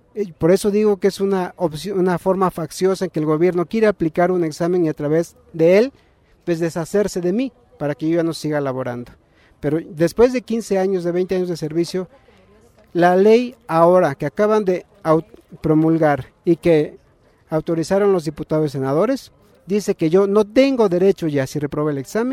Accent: Mexico; como todo mexicano

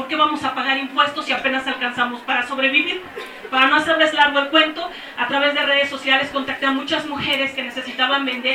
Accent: Quintana Roo, Mexico; provengo del estado de Quintana Roo.

